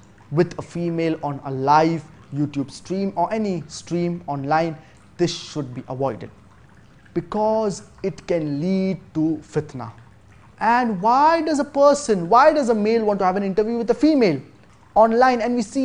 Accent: Malaysia; I am from Malaysia and I'm self-employed.

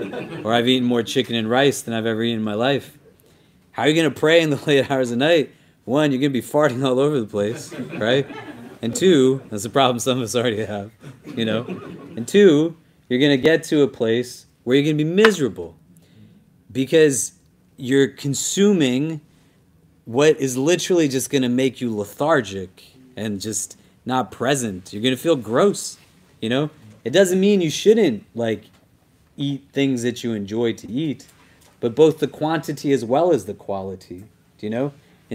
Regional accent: New Jersey, United States; born there; I'm from the United States. I was born in New Jersey.

